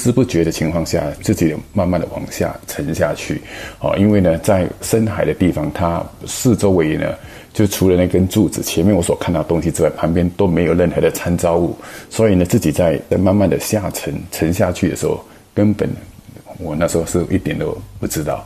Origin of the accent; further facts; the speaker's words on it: Singapore; now in United States; 我来自新加坡，我来美国已经有30几年了。